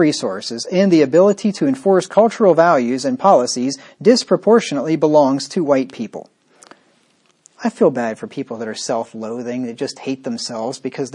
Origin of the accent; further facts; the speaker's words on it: Pennsylvania, United States; This is a school in Pennsylvania. So we got two here in my home state.